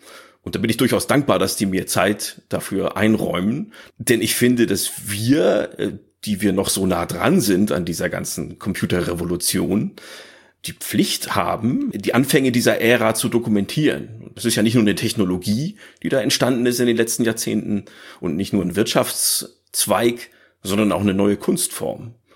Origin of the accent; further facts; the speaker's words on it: Northern Germany, Germany; Ich bin halt aufgewachsen hier in Norddeutschland, vielleicht hört man das ein bisschen.